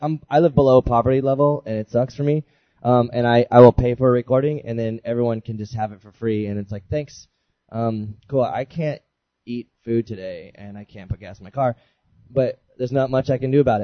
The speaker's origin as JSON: {"language": "English", "town": "Phoenix", "region": "Arizona", "country": "United States", "tie": "born or raised there", "also_born_or_lived": "San Diego", "said": "I grew up in Phoenix, white trash, no religion. I moved to San Diego and lucked out and started playing music, and that's it."}